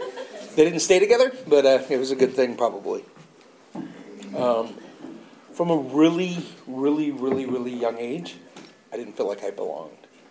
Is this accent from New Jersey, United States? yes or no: no; Oklahoma, United States; I grew up in Oklahoma, and so I'd never seen people from other races that much.